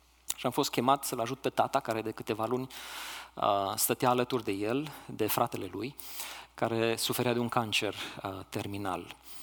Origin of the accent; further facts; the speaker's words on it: Oradea, Bihor County, Romania; moved away as an adult; Sunt un orădean, de fel.